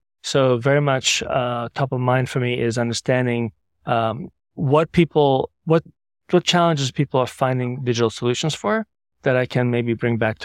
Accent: Sydney, New South Wales, Australia; I grew up in Sydney from 1973 to 1980, which dates me a little bit. I was a young man, went to school just up the street here.

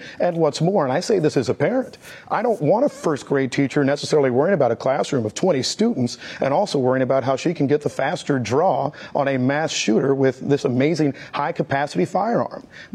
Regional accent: Missouri, United States; You know, when I was growing up in Missouri, which has always been a state that has supported the Second Amendment

